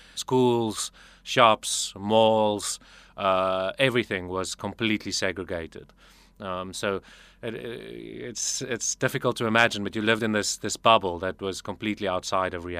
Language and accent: English; South Africa; Growing up in South Africa